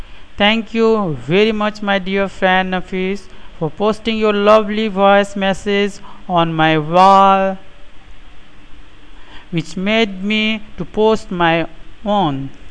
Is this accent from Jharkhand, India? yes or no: yes; Jharkhand, India; English is a second language; now in Kolkata, India; I am from India, and at present here I am staying in Kolkata with my father for my study. And my hometown is in Jharkhand. I am 19 years old